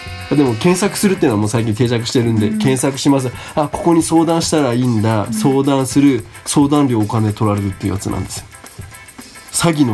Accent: Kyushu, Japan; 僕ら、まあ、九州ですけども出身で

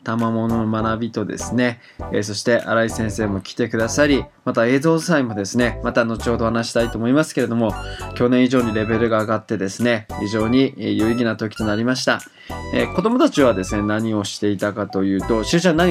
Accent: Kyushu, Japan; 私ですね、実はまあ九州生まれ九州育ちなんですけれども、

